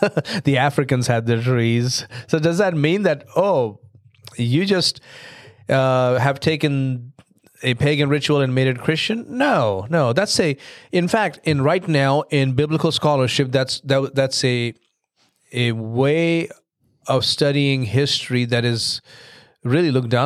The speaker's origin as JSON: {"language": "English", "country": "India", "tie": "born or raised there", "moved": "yes", "lives_now": "United States", "said": "So as you know, I grew up overseas. I grew up in India"}